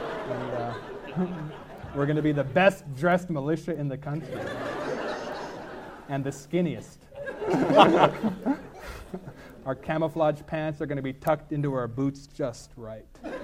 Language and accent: English; Pacific Northwest, United States; I grew up in the Pacific Northwest. I mean, the most homogenous part of the country.